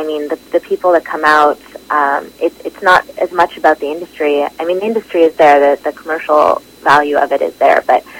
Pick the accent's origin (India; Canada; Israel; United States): Canada; being a Canadian, an Indo-Canadian